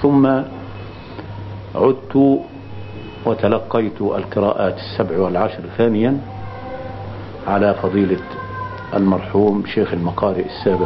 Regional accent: Shibra al-Namla, Gharbia, Egypt; ولدت في قرية بمحافظة الغربية تسمى شبرا النملة، مركز طنطا، محافظة الغربية. ونشأت في هذه القرية

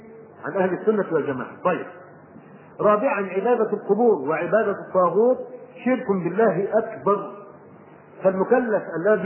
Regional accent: Egypt; رجل عندنا في مصر في قرية من القرى

